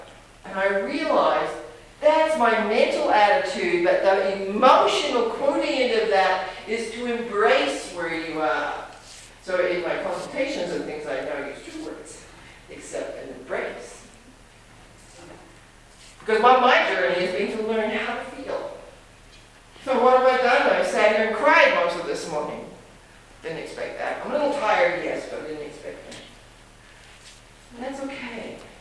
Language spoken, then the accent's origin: English; New Zealand; I was raised in New Zealand, as many of you know